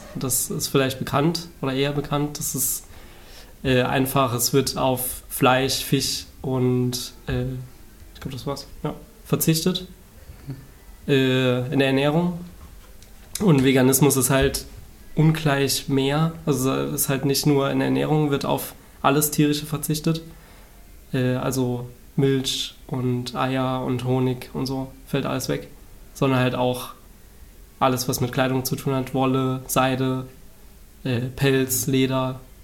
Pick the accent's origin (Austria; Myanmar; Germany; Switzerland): Germany; Berlin